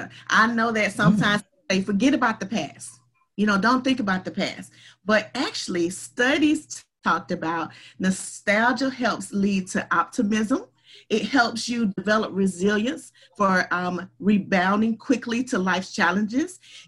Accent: the South, United States; It's really out of cornmeal, but I'm from the South, and so it's cornbread pancakes.

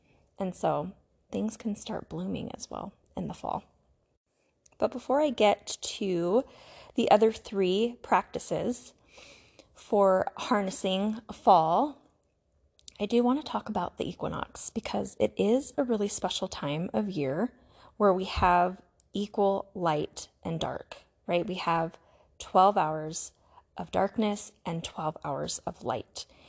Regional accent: California, United States; moved away as an adult; now in Utah, United States; I grew up in California and in Southern California, where there are not really seasons very much.

